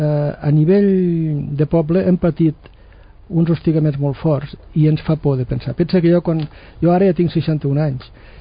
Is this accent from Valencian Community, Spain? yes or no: no; Les Borges Blanques, Catalonia, Spain; also born or lived in L'Espluga Calba; sóc nascut a l'Espluga Calba, terra de Lleida, estic molt orgullós, m'he criat i em sento molt de les Borges Blanques.